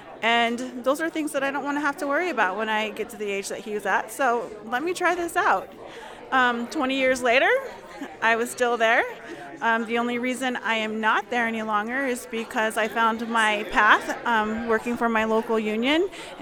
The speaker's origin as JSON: {"language": "English", "region": "Arizona", "country": "United States", "said": "The reason why I went there is because I came from Arizona, which is a right-to-work state"}